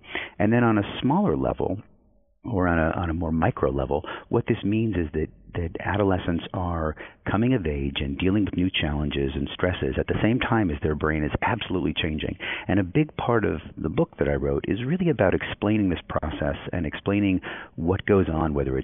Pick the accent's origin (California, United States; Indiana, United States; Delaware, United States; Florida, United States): California, United States; I knew people who were affected by it growing up in the Bay Area who were sick.